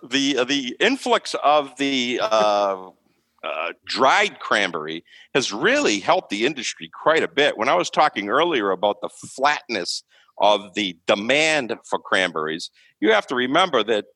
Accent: Harwich, Massachusetts, United States; Dennis says it's them, but I'm from Howitch, so I say it's Howitch.

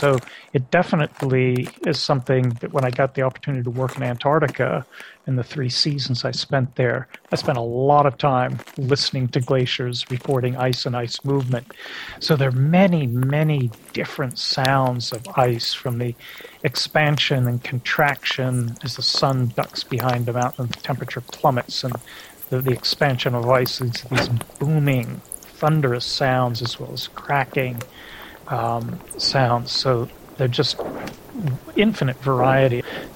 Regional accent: Algeria; So growing up in Algeria as a little kid, where those neural networks of language are forming, speaking English at home, but my parents also spoke French to help me with my homework

